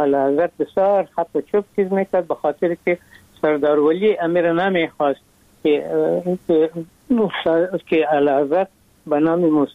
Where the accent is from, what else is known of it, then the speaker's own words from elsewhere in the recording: Afghanistan; ما از افغانستان آمدیم.